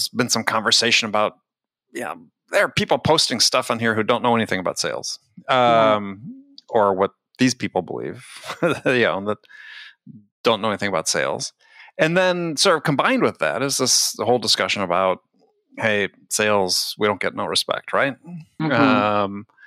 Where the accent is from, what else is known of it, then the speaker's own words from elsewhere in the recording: Wisconsin, United States; Well, I grew up in Wisconsin, so I'm familiar with all that.